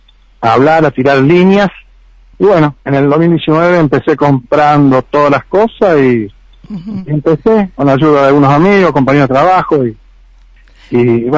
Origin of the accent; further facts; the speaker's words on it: María Juana, Santa Fe, Argentina; Un gusto hablar con todo mi pueblo de María Juana y que me escuchen.